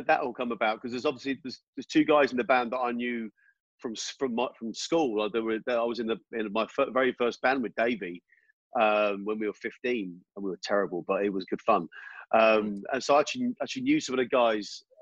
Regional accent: Twickenham, London, United Kingdom; You know, I grew up in Twickenham, and we sort of played all around the pubs.

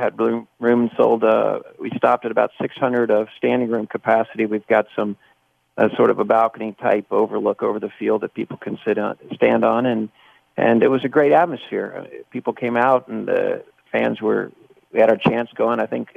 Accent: Dallas, Texas, United States; Yeah, I grew up in Dallas and the Dallas Tornado.

